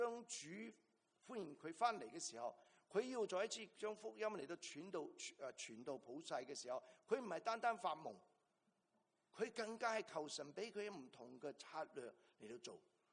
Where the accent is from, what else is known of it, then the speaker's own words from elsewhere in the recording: Canada; 所以我哋加拿大人啊，对于中国人好有心嘅。